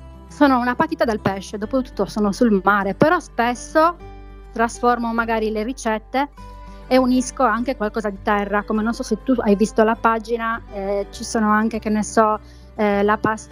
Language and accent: Italian; Sardinia, Italy; perché così siamo sardi e giustamente li utilizzo moltissimo.